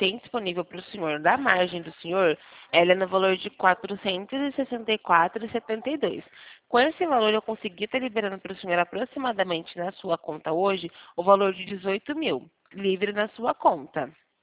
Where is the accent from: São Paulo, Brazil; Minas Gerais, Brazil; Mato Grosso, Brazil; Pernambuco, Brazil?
São Paulo, Brazil; Sumaré; Eu trabalho aqui na Santander de Sumaré. Eu sou de Sumaré.